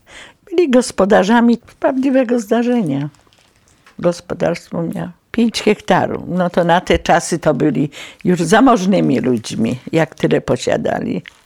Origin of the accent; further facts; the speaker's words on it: Kraków, Lesser Poland, Poland; born there; urodziłam się w Bronowicach, w części Bronowic, na Błoniu, także się to nazywało. Również moi rodzice też mieszkali tutaj, ale mama była z Mydni, a tato z Bronowic, tak. No i babcia w Bronowicach. Też Bronowianka